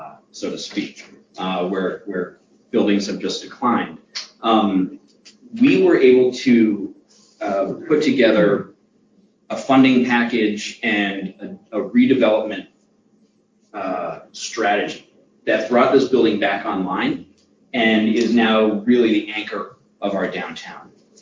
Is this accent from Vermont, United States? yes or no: yes; Brattleboro, Vermont, United States; moved away as an adult; also born or lived in Boston; I grew up in the Brattleboro area. I left, as many of my compatriots did. I went to school in Boston, stayed there, worked in finance, and 2 years ago, my wife and I decided that we should move back to Vermont